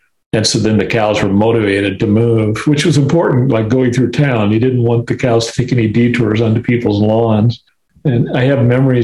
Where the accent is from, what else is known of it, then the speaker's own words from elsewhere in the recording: Arnold, Nebraska, United States; My hometown was actually Arnold, where I went to high school, but they're both tiny little towns of 600 or 800